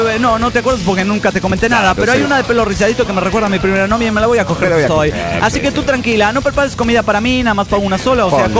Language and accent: Spanish; Monterrey, Nuevo León, Mexico; now in Austin, United States